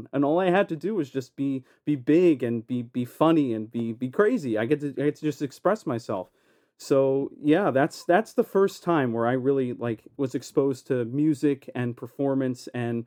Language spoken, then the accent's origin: English; Edison, New Jersey, United States; Well, that takes me back to when I was 6 years old. I grew up in Edison, New Jersey. I went to Woodbrook Elementary School.